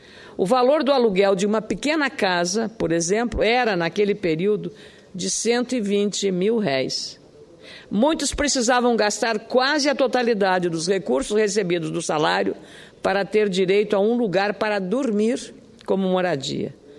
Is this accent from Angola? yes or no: no; Rio Grande do Sul, Brazil; nós, como gaúchos